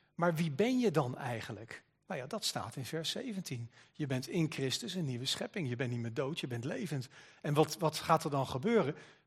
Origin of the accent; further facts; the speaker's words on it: The Hague, South Holland, Netherlands; mijn accent is niet direct Amsterdams, ook niet Veluws waar we tegenwoordig wonen, Sarah, Pedro en ik. Maar ik ben geboren en getogen in Den Haag.